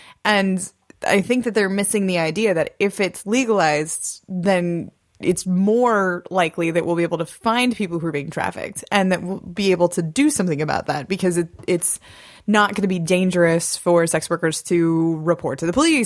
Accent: Midwest, United States; just because, like, I'm from the Midwest.

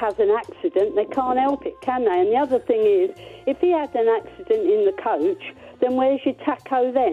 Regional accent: Stevenage, East of England, United Kingdom; I come from Stevenage.

